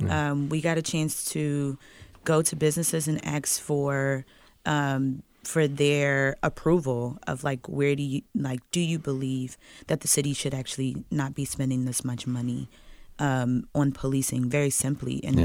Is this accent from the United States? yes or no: yes; Philadelphia, Pennsylvania, United States; I've been politicized in the South. I'm from Philly, but all of my politicization has come in the South with a Southern context.